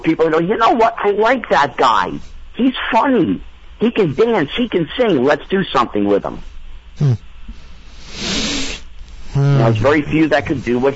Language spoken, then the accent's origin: English; New Jersey, United States; I grew up in New Jersey. So, I mean, I had a group of people around me who were regular folk.